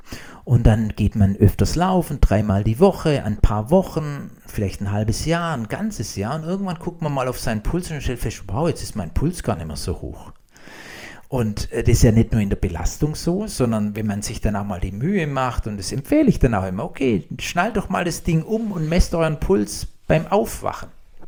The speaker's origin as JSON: {"language": "German", "town": "Blaubeuren", "region": "Baden-Württemberg", "country": "Germany", "said": "Ich komme aus Blaubeuren auf der Alp, ja. Und dann bin ich in Blaubeuren mit so einem Babyjogger gelaufen."}